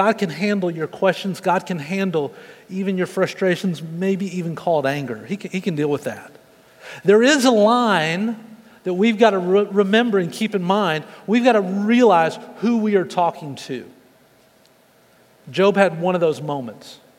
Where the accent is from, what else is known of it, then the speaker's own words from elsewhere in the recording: Texas, United States; As a Texan, number two troubles me.